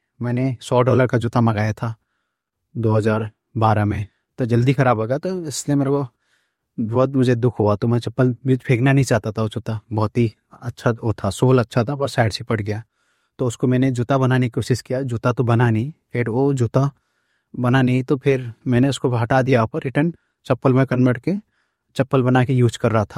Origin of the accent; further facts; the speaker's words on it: Uttarakhand, India; now in Mumbai, India; मैं उत्तराखंड का रहने वाला हूँ। 2007 में मुंबई आया था हीरो बनने के लिए, एक्टर बनने के लिए।